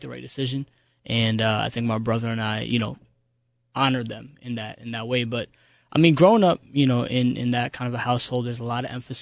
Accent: Boston, Massachusetts, United States; moved away as an adult; now in New York, United States; I grew up in the Boston area, so I spent my first 18 years out there, and Boston in, like, the 90s was not cracking.

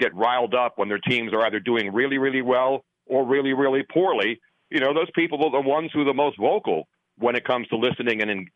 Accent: Philadelphia, Pennsylvania, United States; You know, people know I'm from Philly. I'm not a homer. I mean, obviously when the Eagles won, I was happy because growing up here, I'd never seen them win a Super Bowl.

